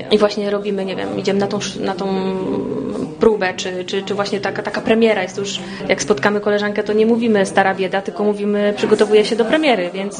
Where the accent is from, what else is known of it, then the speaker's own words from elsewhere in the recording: Praszka, Opole Voivodeship, Poland; Tak, ja wracam tutaj z wielkim sentymentem. Naprawdę. Lubię to miejsce. To jest taka naprawdę moja mała ojczyzna